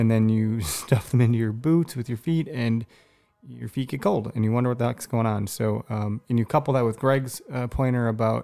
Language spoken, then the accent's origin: English; Waukesha, Wisconsin, United States; I grew up in Waukesha, so I know it well.